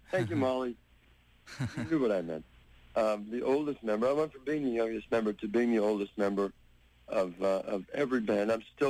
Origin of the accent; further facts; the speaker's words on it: California, United States; I'm from California, so I'm familiar with that scene as well.